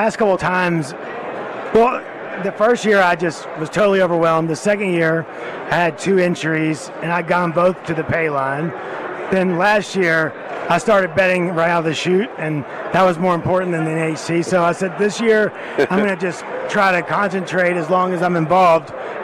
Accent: Shreveport, Louisiana, United States; I'm from Shreveport, Louisiana, so it's about a 2.5-hour drive to Oaklawn.

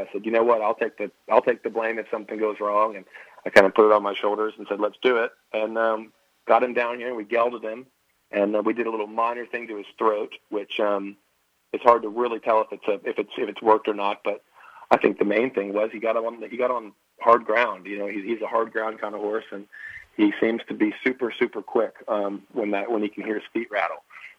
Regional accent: Kentucky, United States; I live in Kentucky. I'm from Kentucky.

